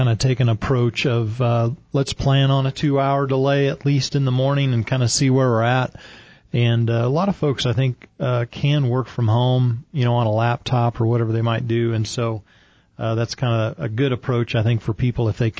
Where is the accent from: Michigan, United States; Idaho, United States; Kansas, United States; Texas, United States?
Kansas, United States; I'm from Kansas, so, you know, when it snows a foot or two there, they don't really get too excited.